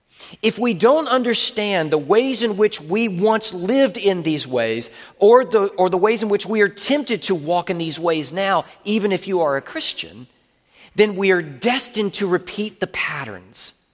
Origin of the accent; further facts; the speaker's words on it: the South, United States; Again, I grew up in the South, where it's very clear you knew what the external behavioral markers were and weren't.